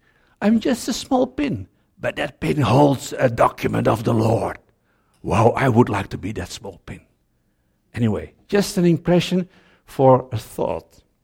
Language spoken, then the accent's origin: English; Netherlands; now in Suriname; And we come from indeed from the Netherlands, and we are happy to serve on the world team in Suriname Jungle since April 2012.